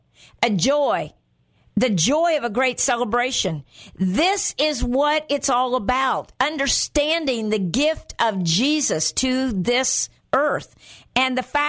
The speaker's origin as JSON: {"language": "English", "country": "Guatemala", "tie": "born or raised there", "said": "I grew up in Guatemala, which was next door to Mexico, and I turned 15 in Guatemala"}